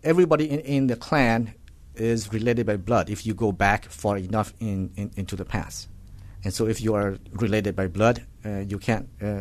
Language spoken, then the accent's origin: English; Laos; moved away; For example, those of us growing up in Laos often would go without food for days.